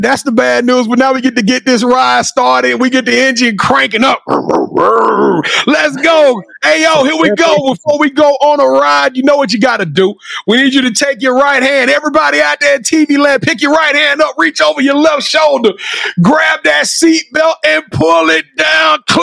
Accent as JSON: {"language": "English", "region": "Louisiana", "country": "United States", "said": "I'm from Louisiana."}